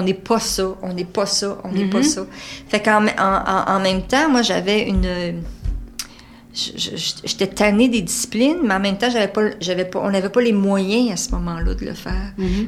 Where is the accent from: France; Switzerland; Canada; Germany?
Canada; Quebec; Moi, je suis une Beauceronne.